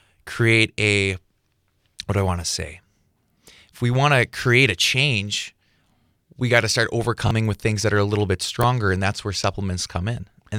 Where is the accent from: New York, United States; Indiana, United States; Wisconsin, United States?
Wisconsin, United States; Medford; Well, I'm a local from Medford, actually, so it's good to be back in the area